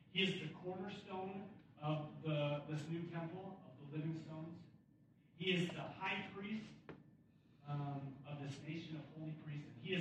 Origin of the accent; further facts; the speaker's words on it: United States; now in Bulgaria; As an American living in Bulgaria, I have a different language, a different customs, different sets of beliefs than the people around me.